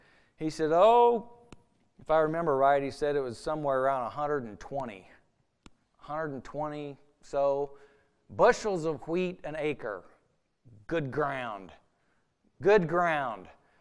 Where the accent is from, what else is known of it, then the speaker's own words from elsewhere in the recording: Oregon, United States; Well, I grew up in Oregon, still live most of my life in Oregon.